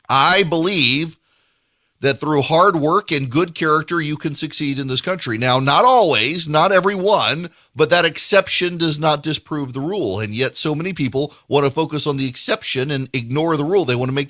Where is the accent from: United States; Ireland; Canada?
United States; And I don't just say that because I'm an American.